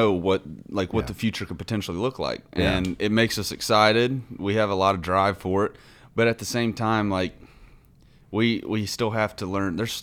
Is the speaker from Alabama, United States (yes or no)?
yes; Huntsville, Alabama, United States; Oh, I mean, it was great. I mean, I had two older brothers, so they're 8 and 10 years older, so I was way younger.